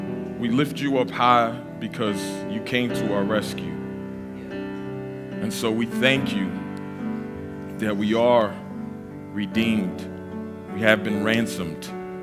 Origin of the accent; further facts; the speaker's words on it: New England, United States; How do you guys say it? Pittock? I'm from New England.